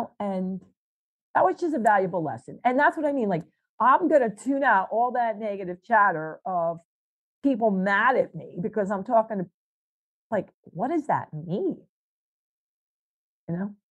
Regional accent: the South, United States; meaning I grew up in the South. I like Southern cooking

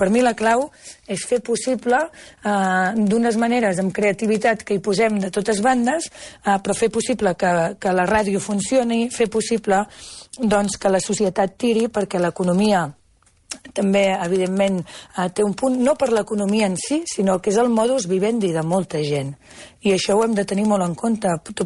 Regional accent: Catalonia, Spain; No és el mateix l'Alt Penedès, que s'assembla molt més a l'Anoia, la meva comarca

